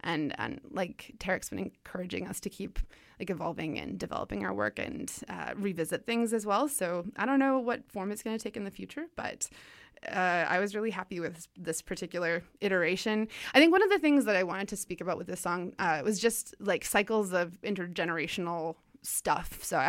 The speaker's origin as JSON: {"language": "English", "town": "Calgary", "region": "Alberta", "country": "Canada", "tie": "born or raised there", "said": "I grew up in Calgary."}